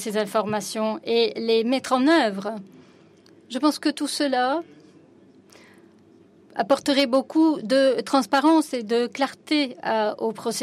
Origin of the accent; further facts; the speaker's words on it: Ghana; je viens du Ghana.